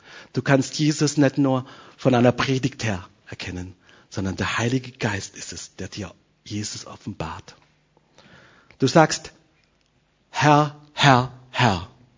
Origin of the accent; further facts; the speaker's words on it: Eritrea; Ich komme aus Eritrea, aus Afrika, und wisst ihr, wenn wir tanzen, ja, unsere Tanzform, die ist im Kreis.